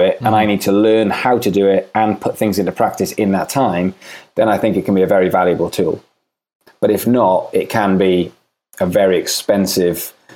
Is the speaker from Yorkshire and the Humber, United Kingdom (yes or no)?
no; Swansea, Wales, United Kingdom; I'm from Swansea in Wales. There was no music industry in Swansea in Wales, so the only option was to get to London